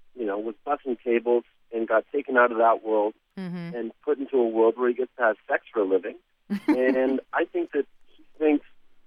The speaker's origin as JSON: {"language": "English", "town": "Toronto", "region": "Ontario", "country": "Canada", "tie": "born or raised there", "said": "I grew up in Toronto."}